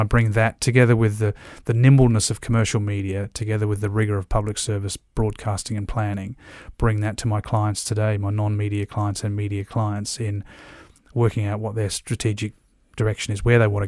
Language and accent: English; Australia; moved away; also born or lived in Bristol, United Kingdom / Dublin, Ireland; I'm an Aussie, but my parents are Dutch